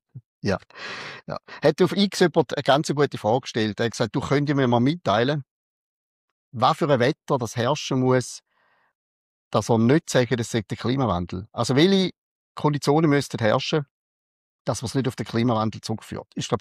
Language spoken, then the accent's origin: German; Switzerland; Meine, bei uns in der Schweiz hat es ja schon Puff gegeben, wird irgendwie herzige Würmli in den Äpfeln mal gezeigt, ist auf Plakat.